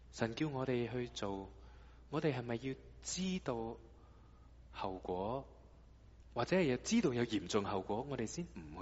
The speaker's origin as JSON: {"language": "Cantonese", "country": "China", "said": "我们中国人叫上有政策就下有对策。"}